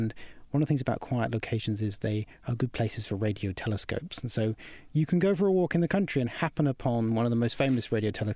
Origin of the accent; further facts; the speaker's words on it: United Kingdom; as a British person